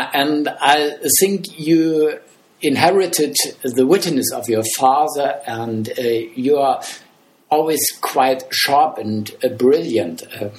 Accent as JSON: {"language": "English", "country": "Germany", "accent": "German", "second_language": "English", "said": "I'm from Germany. Probably you have already recognized my German accent, but … isn't really a German name. Yes, you're right. I'm not a German. My citizenship is German, but my nationality is Sorb."}